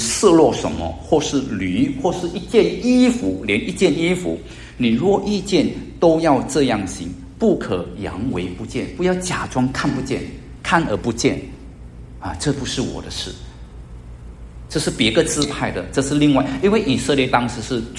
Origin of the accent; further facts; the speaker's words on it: China; 而我们中国人最喜欢叫的是什么？